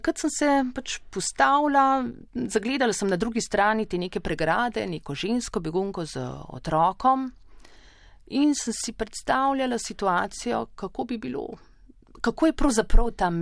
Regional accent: Ljubljana, Central Slovenia, Slovenia; Jaz sem živela v otroštvu na Prulah.

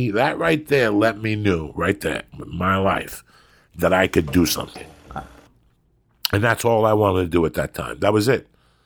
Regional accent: North Bergen, New Jersey, United States; because I was from North Bergen right next door.

